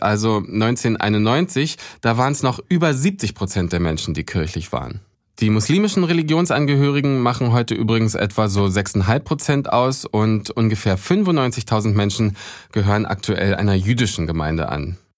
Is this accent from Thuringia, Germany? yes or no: no; Cottbus, Brandenburg, Germany; Ich weiß noch aus meiner Kindheit und Jugend in Cottbus, also im Osten, dass super wenig Leute irgendwas mit der Kirche zu tun hatten. Ich selber hatte zum Beispiel auch keine Konfirmation, sondern Jugendweihe.